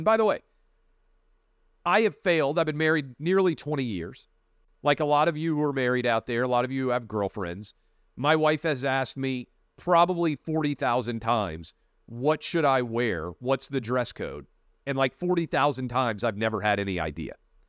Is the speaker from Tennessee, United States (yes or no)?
yes; Tennessee, United States; an intern in Congressman Bob Clement's office, the 5th Congressional District of Tennessee, my hometown congressman's office.